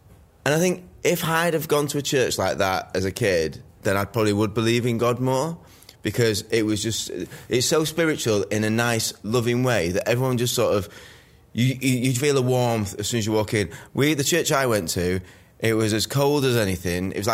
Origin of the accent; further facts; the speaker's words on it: Manchester, North West England, United Kingdom; growing up in Manchester, having fun, going down to London, you'd make a weekend of it.